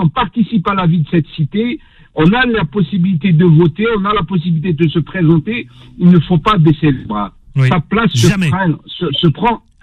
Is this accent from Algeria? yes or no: yes; Algeria; moved away as an adult; now in France; Moi, je suis franco-algérien, je suis né en Algérie, j'ai vécu la première partie de ma vie en Algérie. Et je suis venu ici pour suivre des études et j'ai pris mon entière place ici en France.